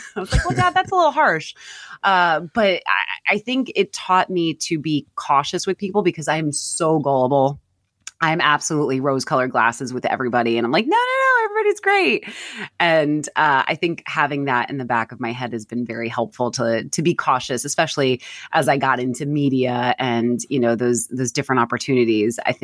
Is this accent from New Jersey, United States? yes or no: yes; New Jersey, United States; So yeah, but Jersey born and raised and can't leave.